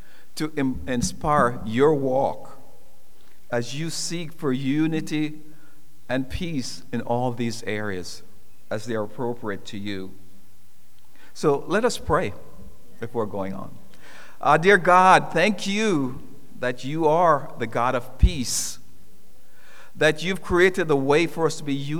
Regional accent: Jamaica; after he met me and knew that I'm from Jamaica, he was able to relax

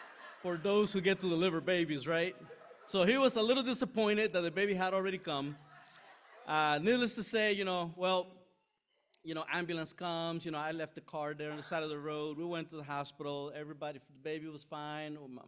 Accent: Costa Rica; You know, I'm from Costa Rica, so I've been through some major earthquakes.

